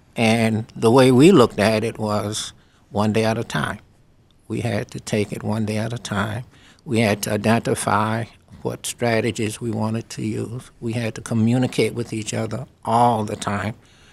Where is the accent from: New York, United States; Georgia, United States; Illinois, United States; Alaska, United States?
Georgia, United States; Columbus; Clarence is from Birmingham, and I grew up in Columbus, Georgia, so we knew what we were up against.